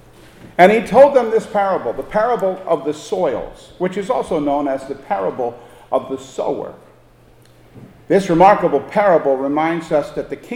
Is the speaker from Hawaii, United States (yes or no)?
no; New York, United States; now in Douglas, United States; I grew up on Long Island, so I didn't know or see many farmers. Moving here to Douglas, I've seen them.